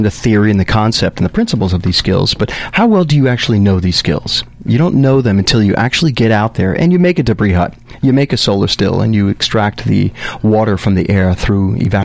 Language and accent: English; Putnam Valley, New York, United States; Well, you know, my whole life I grew up in the woods. I grew up in Putnam Valley. So I was a country boy.